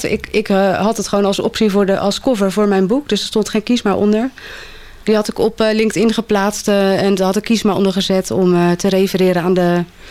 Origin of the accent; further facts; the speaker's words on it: Netherlands; Ik voel me wel echt Westers en Nederlands, ja.